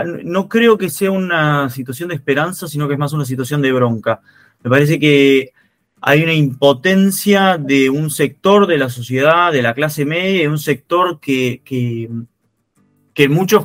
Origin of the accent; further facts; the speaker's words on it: Argentina; no solo como ciudadano, sino como analista político y como argentino